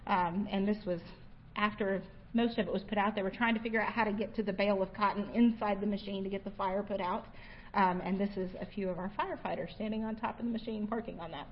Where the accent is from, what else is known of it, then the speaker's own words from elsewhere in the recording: Iowa, United States; now in West Texas, United States; So I came from Iowa, where cover crops were pretty big. Cover crops in Iowa were used to increase soil organic matter.